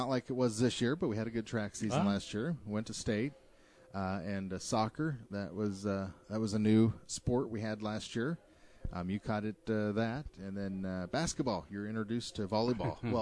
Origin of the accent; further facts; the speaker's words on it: Winfield, Iowa, United States; I got a lot of fond memories of growing up in Winfield there.